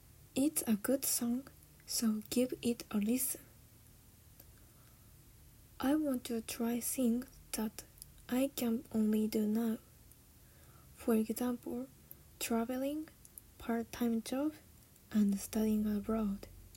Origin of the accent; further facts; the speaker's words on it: Sapporo, Hokkaido, Japan; I'm from Sapporo.